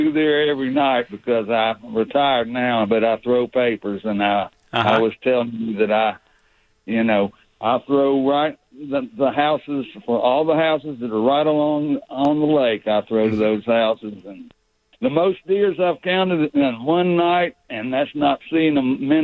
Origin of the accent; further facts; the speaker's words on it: Decatur, United States; you said that when we were kids in Decatur, I'm from Columbia High School, and you went to Southwest Gab.